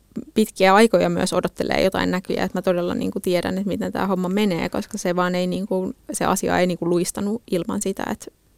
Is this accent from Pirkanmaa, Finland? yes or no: yes; Valkeakoski, Pirkanmaa, Finland; koska mähän olen syntynyt Valkeakoskella. Ja olen siis kasvanut ihan tehtaan naapurissa. Et mun syntymäkoti on ollut siinä Valkeakosken Tervasaaren paperitehtaan kadun toisella puolella.